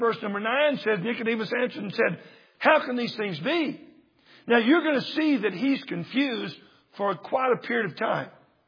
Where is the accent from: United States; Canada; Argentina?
United States; Texas; also born or lived in Shawnee, Oklahoma; I'm from Texas, but I was born in Oklahoma. Shawnee, Oklahoma, a little town right outside of Oklahoma City. I was there, just born there, and we moved to Texas as fast as we could get there.